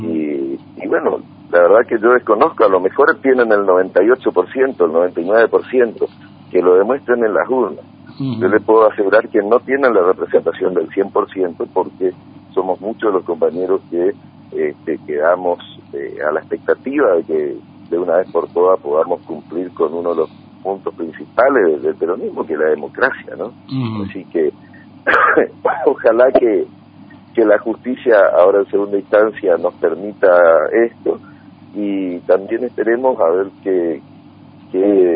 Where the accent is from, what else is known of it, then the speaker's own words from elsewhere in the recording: Argentina; Nosotros somos argentinos y somos peronistas